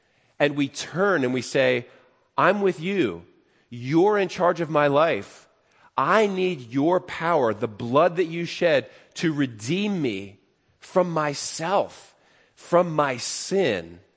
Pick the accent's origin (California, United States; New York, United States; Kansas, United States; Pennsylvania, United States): Pennsylvania, United States; Waynesboro; I grew up in Waynesboro, Pennsylvania, and there was a park about a half a mile from my house called Memorial Park.